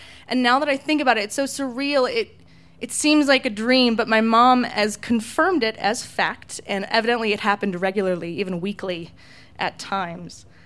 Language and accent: English; California, United States; And I am from California, but I have few memories of living in California.